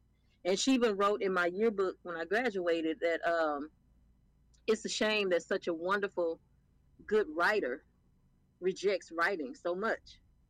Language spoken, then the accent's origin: English; the South, United States; But I grew up in the South, not on the East Coast, not on the West Coast